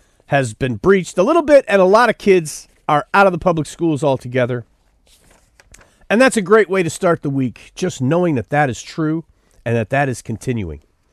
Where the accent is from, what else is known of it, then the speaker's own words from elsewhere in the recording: Buffalo, New York, United States; And I'm from Buffalo